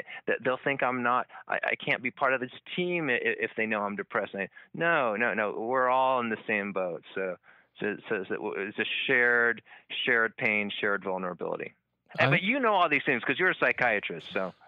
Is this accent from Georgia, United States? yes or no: no; San Francisco, California, United States; now in Davis, United States; Okay, so I grew up in San Francisco, like I said.